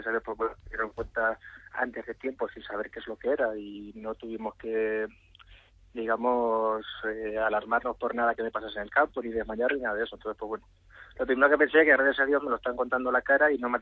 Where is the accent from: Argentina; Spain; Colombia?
Spain; Ciudad Real, Castilla-La Mancha; tanto de Madrid, como de Ciudad Real, que es de donde yo soy, como de aquí de Jerez